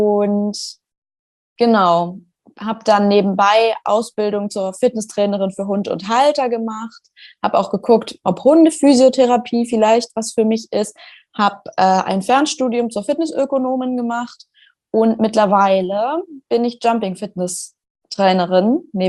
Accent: Schleswig-Holstein, Germany; Ich bin 26, ich komme aus Schleswig-Holstein

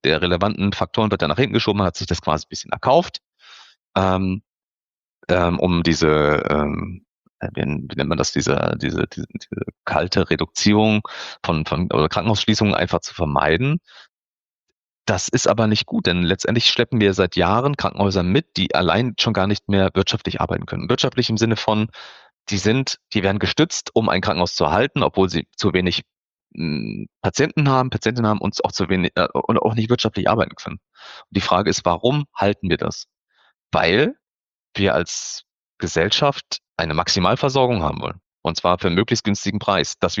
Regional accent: Koblenz, Rhineland-Palatinate, Germany; ich komme aus Koblenz, würde nach Köln fahren, sind 100 Kilometer

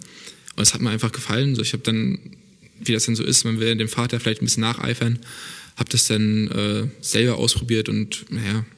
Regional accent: Bargeshagen, Mecklenburg-Vorpommern, Germany; Ich habe vorher angefangen bei mir im Dorf, ich komme aus Bargeshagen. War so ein kleiner Dorfverein.

